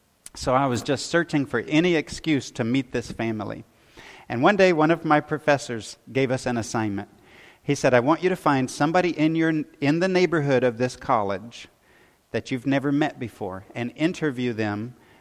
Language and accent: English; Lakeland, Florida, United States; I saw the Lord moving both in my hometown of Lakeland and also overseas.